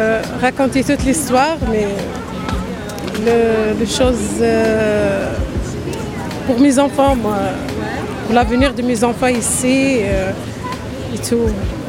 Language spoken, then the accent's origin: French; Algeria; now in France; Des choses que j'ai quitté l'Algérie, je viens ici pour essayer la France